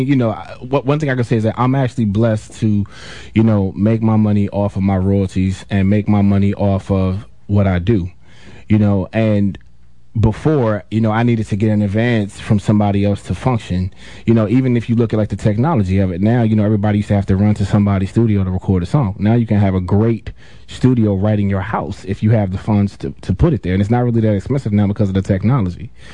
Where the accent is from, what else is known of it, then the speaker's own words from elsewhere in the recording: Washington, District of Columbia, United States; everybody. I'm from Washington, D.C. I'm an R&B singer.